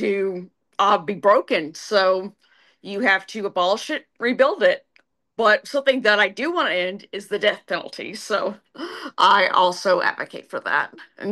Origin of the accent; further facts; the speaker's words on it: Alabama, United States; Thank you so much for the very sweet introduction. I'm from Alabama.